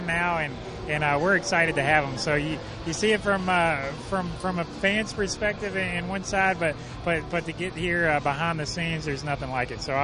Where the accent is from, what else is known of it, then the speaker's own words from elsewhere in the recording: the South, United States; the fact that we're here in Florida, and I'm from the South